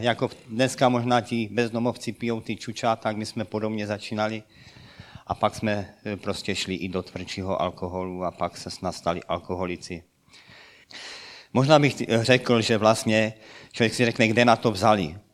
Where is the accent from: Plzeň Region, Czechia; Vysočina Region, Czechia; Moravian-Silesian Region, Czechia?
Moravian-Silesian Region, Czechia; Petrovice u Karviné; Vyrůstal jsem tady kousíček od Karviné v Petrovicích v rodině zemědělce